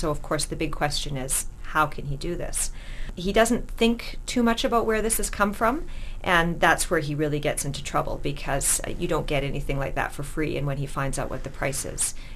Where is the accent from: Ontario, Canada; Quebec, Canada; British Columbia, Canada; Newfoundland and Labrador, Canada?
British Columbia, Canada; Vancouver; now in Penticton, Canada; I live in Penticton right now, but I was born and raised in Vancouver. Went to UBC a long time ago in English literature, and I'm back at UBC again now as a master's student in creative writing.